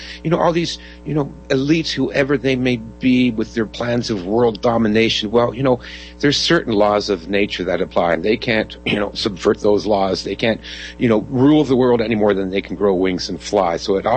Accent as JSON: {"language": "English", "town": "Toronto", "region": "Ontario", "country": "Canada", "tie": "born or raised there", "also_born_or_lived": "California", "said": "I was in California for 14 years, and then I just returned last year to my hometown here in Toronto, which is, you know, our version of New York City. So, you know, I'm a big city boy too."}